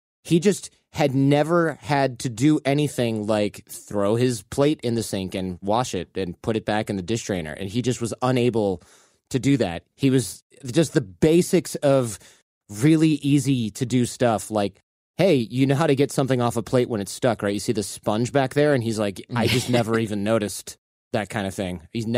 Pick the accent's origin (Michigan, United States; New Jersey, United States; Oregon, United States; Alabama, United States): Michigan, United States; I grew up in Michigan, and sometimes in California, I'll go back to Michigan